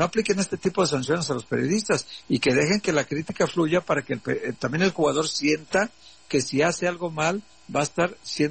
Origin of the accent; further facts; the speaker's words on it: Guadalajara, Jalisco, Mexico; now in Mexico City, Mexico; Yo me vine de Guadalajara hace 17 años a la Ciudad de México